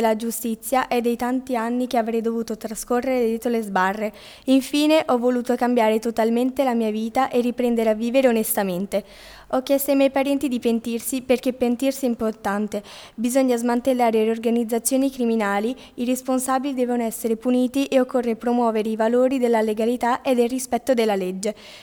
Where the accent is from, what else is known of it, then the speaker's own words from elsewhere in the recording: Palermo, Sicily, Italy; born there; sono nata a Palermo il 5 luglio del 1945.